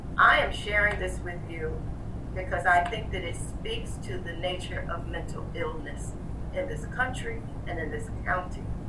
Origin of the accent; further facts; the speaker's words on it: South Carolina, United States; I'm from South Carolina.